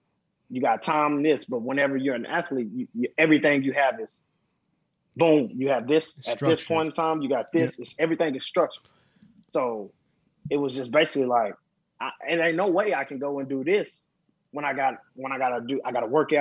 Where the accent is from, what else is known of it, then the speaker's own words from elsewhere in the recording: Dallas, Texas, United States; Dallas, Texas.